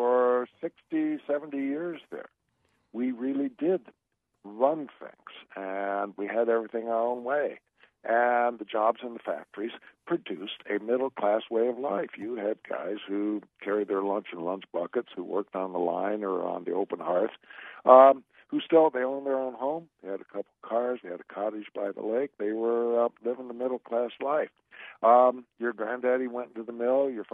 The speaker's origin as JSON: {"language": "English", "region": "Iowa", "country": "United States", "tie": "born or raised there", "said": "I grew up out in Iowa, and everybody looked to University of Iowa, rooted for the Hawkeyes."}